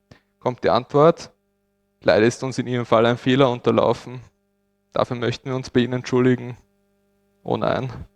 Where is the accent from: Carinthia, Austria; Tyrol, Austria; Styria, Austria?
Styria, Austria; Ich bin ein gebürtiger Steirer. Ich bin auch dort aufgewachsen.